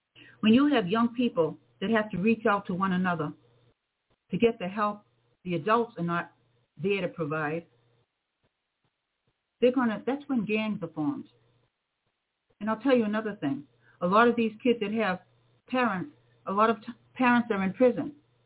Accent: United States; wanting to follow me because I'm from America, I want to show them the decent part.

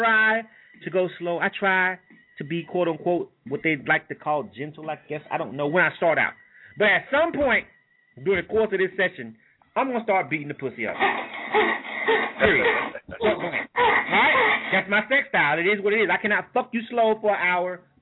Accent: Florida, United States; I'm from Florida, though. So we used to goddamn just go for shit. That's why now people don't understand. Us Florida guys, you have to understand where we're from and the music and culture of where we're from.

